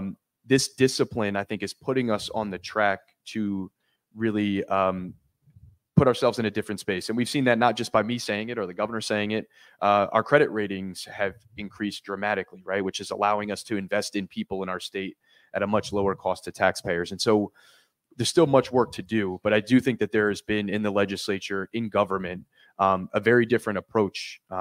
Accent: Connecticut, United States; just based on my experience growing up in Connecticut.

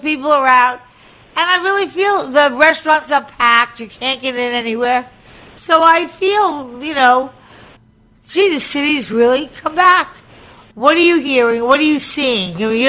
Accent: New York, United States; but I grew up on Long Island, and I went to school at Adelphi

